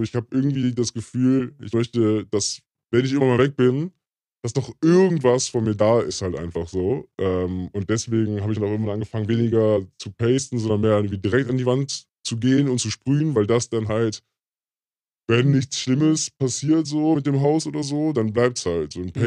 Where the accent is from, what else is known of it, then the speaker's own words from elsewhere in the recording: Belgium; now in Germany; Weil ich komme aus Belgien und bei uns heißt es halt eben Fritten und oder Pommes frites.